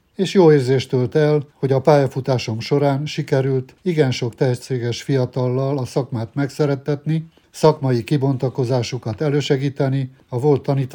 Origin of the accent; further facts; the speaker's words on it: Târgu Mureș, Mureș County, Romania; Marosvásárhelyen születtem, még a kis magyar világban.